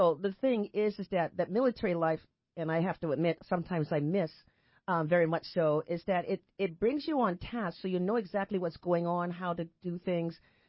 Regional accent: Boston, Massachusetts, United States; So for an example, I'm from Boston, Massachusetts. That's where my home is.

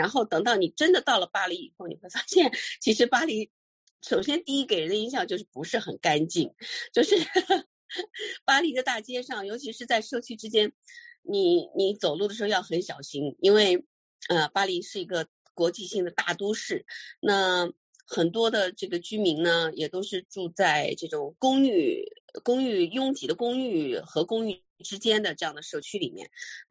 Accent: Switzerland; 因为长期小的时候一直在瑞士嘛

